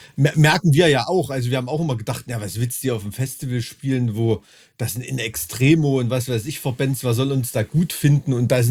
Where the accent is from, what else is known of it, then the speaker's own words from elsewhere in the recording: Weimar, Thuringia, Germany; Ich komme aus Weimar, ja.